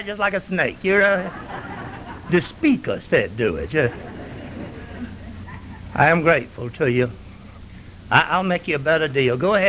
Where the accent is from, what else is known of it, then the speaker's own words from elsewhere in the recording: Columbus, Georgia, United States; also born or lived in Virginia / Newnan; I'm from Virginia. I was born in Newnan, raised in Columbus, and this is why I've been telling about Georgia people.